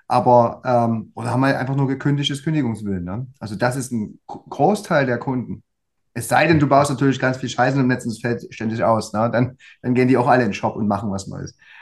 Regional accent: East Germany, Germany; im Osten, da wo ich herkomme, da wird eher vermietet.

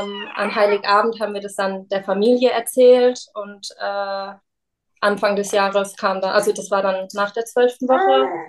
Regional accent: Hesse, Germany; Ich komme aus der Nähe von Darmstadt.

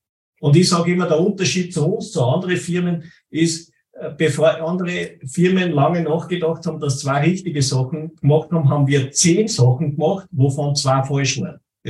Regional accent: Salzburg, Austria; ich bin aus Bleinfeld bei Salzburg und Eugendorf bei Salzburg, das ist auch mal über den Hügel drüber

